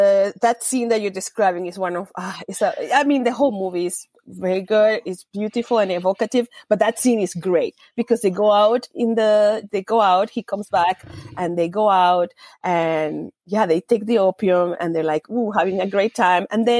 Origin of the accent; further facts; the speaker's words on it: Maracaibo, Zulia, Venezuela; we were growing up in Maracaibo, and we just dreamed of somewhere else.